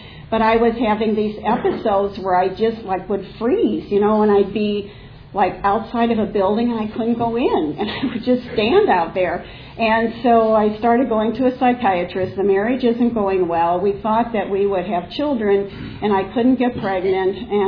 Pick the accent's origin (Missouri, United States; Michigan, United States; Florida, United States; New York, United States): Missouri, United States; St. Louis; But I was raised in Missouri and in St. Louis, and it was very kind of close-knit.